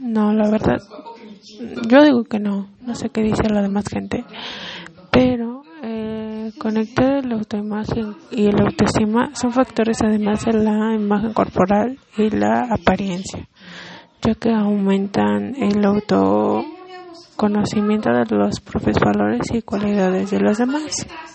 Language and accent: Spanish; State of Mexico, Mexico; vengo de la Bancaria, Estado de México.